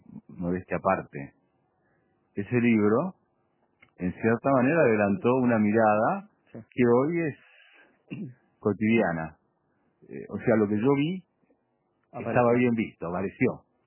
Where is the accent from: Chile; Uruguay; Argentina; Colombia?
Uruguay; Pocitos, Montevideo; A mí Positos, yo nací en Positos, a mí Positos nunca me gustó la gente linda